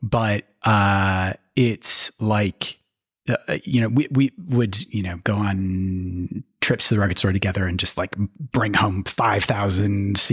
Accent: St. Paul, Minnesota, United States; in St. Paul, Minnesota.

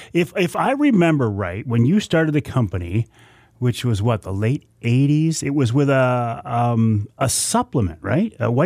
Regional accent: Michigan, United States; Here in my home state of Michigan

